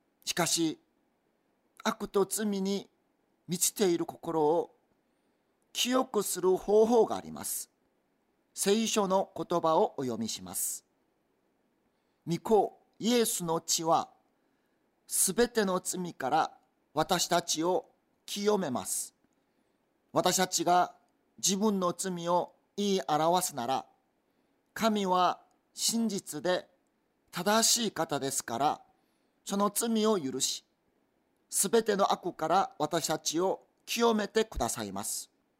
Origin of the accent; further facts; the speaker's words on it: South Korea; Japanese is a second language; now in Japan; 私は韓国から来た宣教師です。